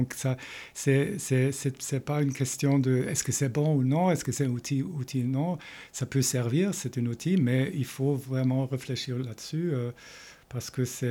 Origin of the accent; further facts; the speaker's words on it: Germany; je suis allemande, et je suis mathématicienne, formée aux États-Unis et en Allemagne.